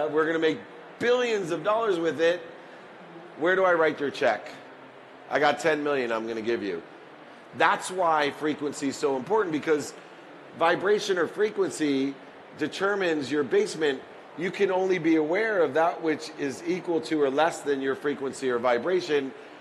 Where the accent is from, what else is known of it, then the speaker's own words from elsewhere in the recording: Akron, Ohio, United States; born there; where I was born in Akron, Ohio, in the projects